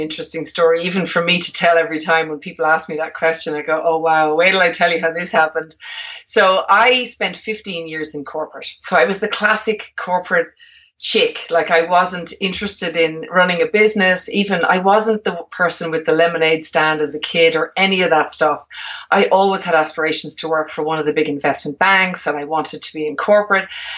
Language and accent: English; Ireland; also born or lived in Sydney; now in France; No, I'm actually Irish. So I'm from Ireland.